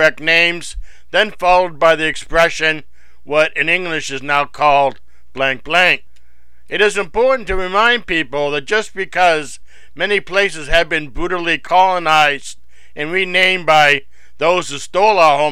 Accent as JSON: {"language": "English", "region": "Maine", "country": "United States", "also_born_or_lived": "Eastern Canada", "said": "I come from Wabanaki Territory, what is now called the state of Maine, and a portion of what is now called Eastern Canada."}